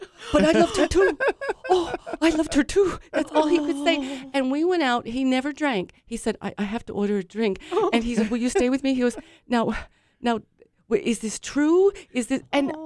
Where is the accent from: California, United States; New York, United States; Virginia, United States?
New York, United States; You know, I grew up outside of New York, and one of my friends is still up there.